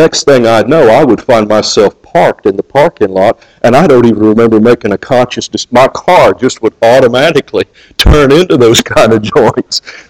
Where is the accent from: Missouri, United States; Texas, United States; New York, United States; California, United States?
Missouri, United States; Kansas City; I was raised in the barbecue capital of the world. I was raised in Kansas City